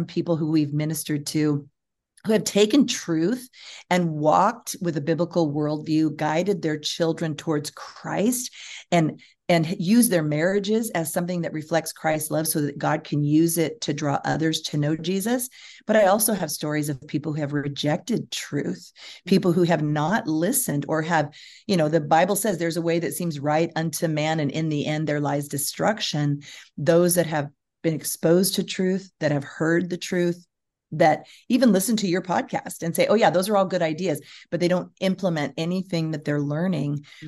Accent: United States; I am from the United States. I'm in California.

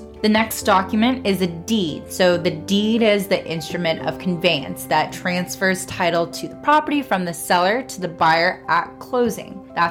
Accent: Tampa, Florida, United States; So I grew up here in Tampa Bay. I went to Plant High School. So this is where my family is. This is where my friends are.

